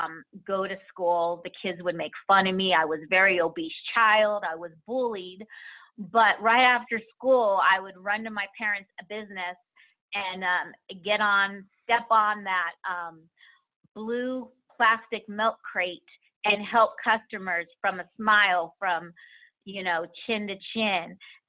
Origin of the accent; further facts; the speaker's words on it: Solvang, California, United States; I grew up in Santa Barbara County in a little town called Solvang, California.